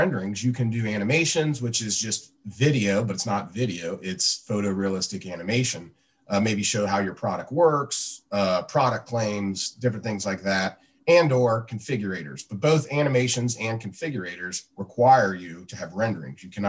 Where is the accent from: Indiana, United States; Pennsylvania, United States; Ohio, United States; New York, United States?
Ohio, United States; Cincinnati; I grew up in Cincinnati and basically I played golf and went to Auburn University to play golf